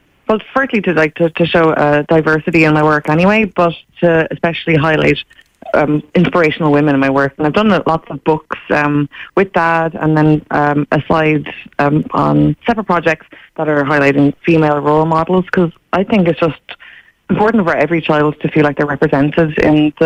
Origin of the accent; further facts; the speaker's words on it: Ireland; I grew up in Ireland where I had, two female presidents in a row, Mary Robinson and Mary McAleese.